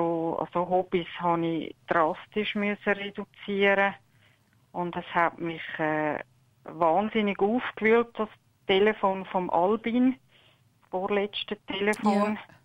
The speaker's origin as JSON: {"language": "German", "country": "Switzerland", "tie": "born there", "said": "Ich bin in der Schweiz geboren und sie beide nicht."}